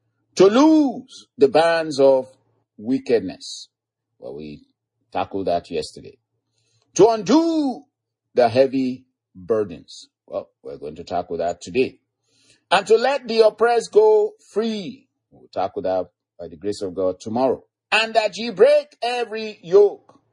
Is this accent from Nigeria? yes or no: yes; Nigeria; beloved brethren and partners and friends from, you know, Africa and other places, Nigeria especially, my home country.